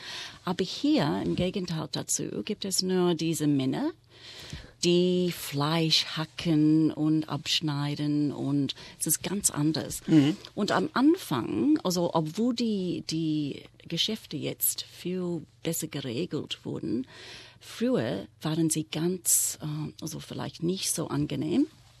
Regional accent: New South Wales, Australia; Und in Neu-Süd-Wales, wo ich aufgewachsen bin, heißt das Devon, dieser Name.

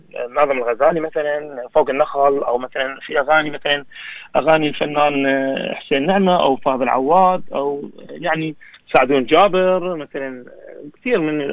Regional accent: Iraq; احنا كعراقيين

